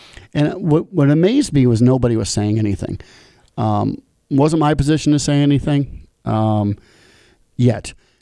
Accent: New York, United States; Every year, I like to take my family up to Albany, New York. We're from New York.

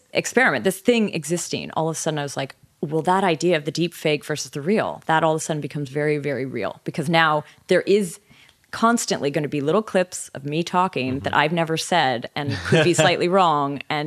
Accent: Canada; accent: generic North American; I think I have sort of a generic North American accent, but I am from Canada

